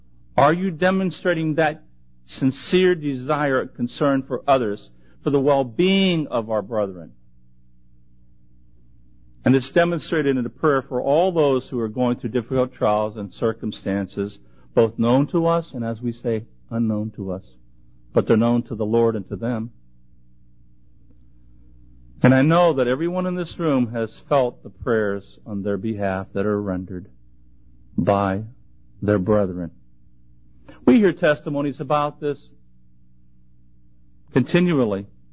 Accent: Pittsburgh, Pennsylvania, United States; accent: Pittsburgh; With my Pittsburgh accent, it's C-O-A-L-S.

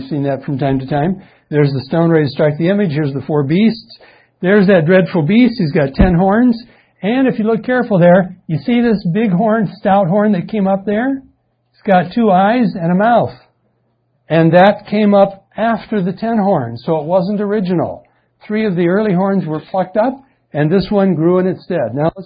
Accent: San Diego, California, United States; I'm from San Diego. We have a lot of Hispanics, and they are usually Catholic oriented.

